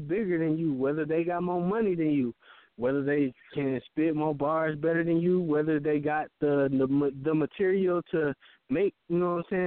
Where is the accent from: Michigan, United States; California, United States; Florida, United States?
Michigan, United States; Saginaw; Like, and, like, where I'm from, I'm from Saginaw, Michigan.